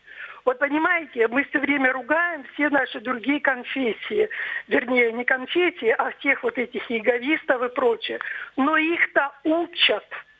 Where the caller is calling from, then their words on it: Krasnodar Krai, Russia; Я ваша тезка из Краснодарского края.